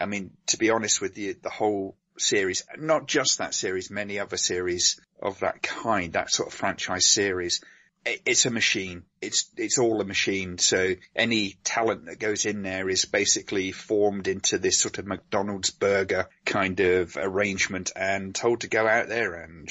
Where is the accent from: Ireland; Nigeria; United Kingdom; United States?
United Kingdom; I think particularly being, you know, I'm British